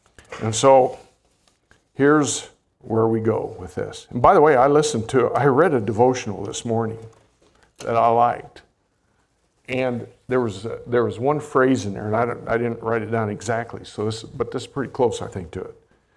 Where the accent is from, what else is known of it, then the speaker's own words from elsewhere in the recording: Hillsboro, Kansas, United States; Now, in my house growing up in Hillsboro, Kansas, I don't know how many of the homes did it, but our home did it.